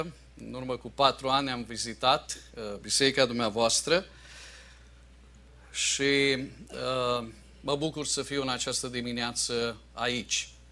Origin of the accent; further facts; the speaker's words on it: Cluj-Napoca, Cluj County, Romania; born there; now in Constanța, Romania; Sunt în Constanța de 24 de ani. M-am născut la Cluj și Domnul m-a chemat să merg un fel de misionar în această zonă a României